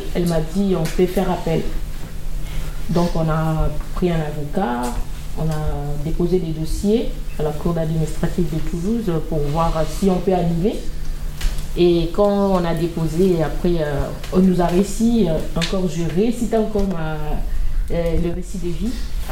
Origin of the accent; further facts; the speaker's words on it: Mali; Le Mali. Je suis malienne. Je suis de nationalité malienne.